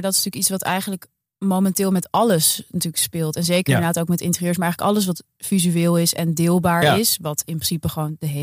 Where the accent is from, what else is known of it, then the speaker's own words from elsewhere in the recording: Amsterdam, North Holland, Netherlands; wij lopen als Amsterdammers